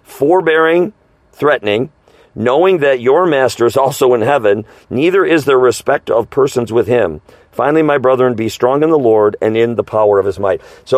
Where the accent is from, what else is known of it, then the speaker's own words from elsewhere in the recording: United States; And I want to go here as an American.